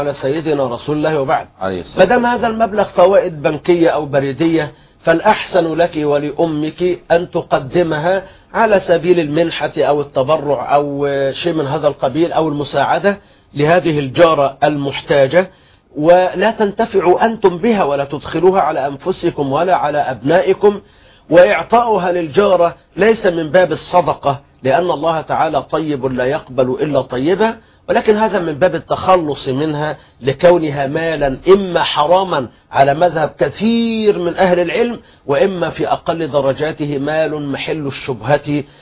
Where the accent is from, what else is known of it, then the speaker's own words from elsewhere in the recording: Egypt; عندنا في مصر